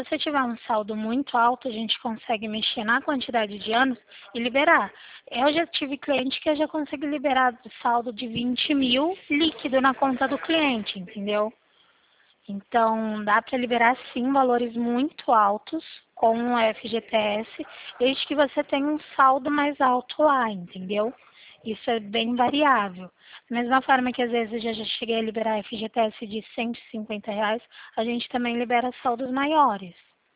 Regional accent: Limeira, São Paulo, Brazil; eu sou daqui da cidade de Limeira, no interior de São Paulo.

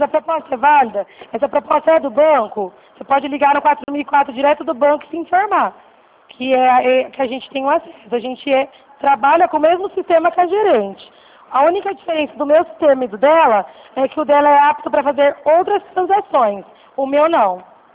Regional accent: Santa Bárbara d'Oeste, São Paulo, Brazil; sou aqui de Santa Bárbara.

